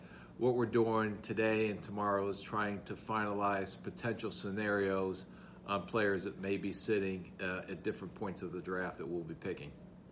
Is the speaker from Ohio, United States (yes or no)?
yes; Canton, Ohio, United States; One is the area of the country that we grew up in Canton, Ohio, where the Pro Football Hall of Fame is.